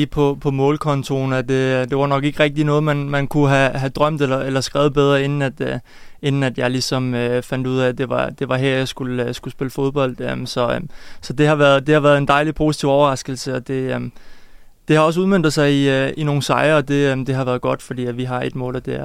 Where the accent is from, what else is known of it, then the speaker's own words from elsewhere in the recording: Zealand, Denmark; det passede perfekt med, at jeg var fra Sjælland af, så jeg kunne lige komme hjem og besøge familien